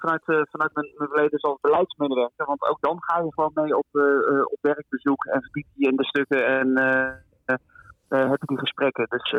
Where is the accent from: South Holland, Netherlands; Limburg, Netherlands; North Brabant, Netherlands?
North Brabant, Netherlands; Breda; 37 jaar, ik kom uit Breda.